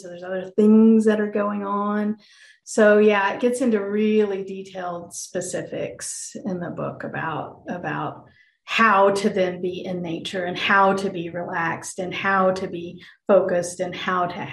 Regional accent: Tennessee, United States; Maybe it's my family. I'm from Tennessee.

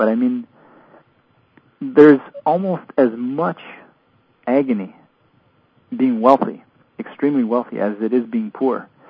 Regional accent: Alberta, Canada; I grew up in Alberta, right in the Alberta tar sands and south of there.

